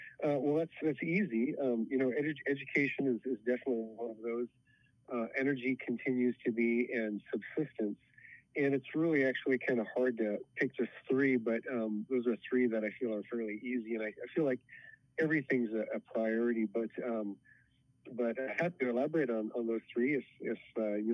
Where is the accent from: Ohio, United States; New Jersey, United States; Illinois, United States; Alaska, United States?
Alaska, United States; Nome; I was born and raised here in Nome.